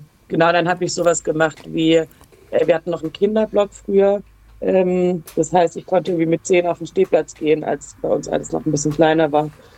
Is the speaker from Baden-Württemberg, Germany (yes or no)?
yes; Freiburg, Baden-Württemberg, Germany; ich komme aus Freiburg, bin da geboren und der Fußball trägt viel dazu bei, dass ich dort auch geblieben bin, zum in die Schule gehen und studieren und arbeiten und leben weiterhin